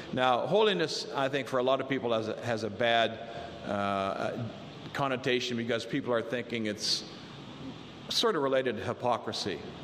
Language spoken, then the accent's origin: English; Dubois, United States; growing up in Dubois, I knew all the Catholic kids, and I knew they weren't holy, okay?